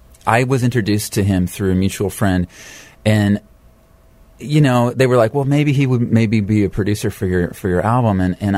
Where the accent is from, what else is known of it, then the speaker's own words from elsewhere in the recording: Nova Scotia, Canada; I mean, I'm a kid from Nova Scotia, Canada.